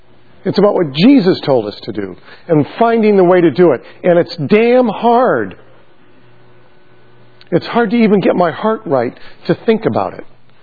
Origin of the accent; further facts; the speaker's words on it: United States; I have this choice, it seems to me, that I can, as an American, simply feel carried along by the tide